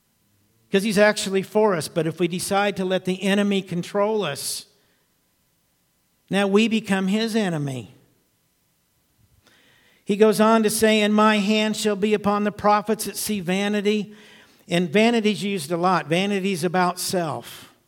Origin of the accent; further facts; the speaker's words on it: Thorntown, Indiana, United States; And Gary lived in my hometown in Thorntown.